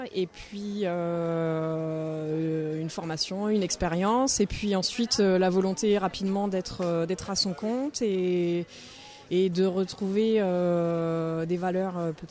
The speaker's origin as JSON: {"language": "French", "region": "Grand Est", "country": "France", "tie": "born or raised there", "moved": "yes", "said": "Je suis native de la Champagne-Ardenne, donc j'ai cherché à me déplacer dans la deuxième partie de la France, on va dire en dessous de Clermont, en dessous de Lyon."}